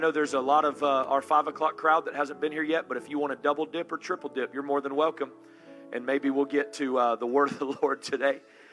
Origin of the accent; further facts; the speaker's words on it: Deep South, United States; And I come from the Deep South, where in revival in the Deep South, it was often very repentance-driven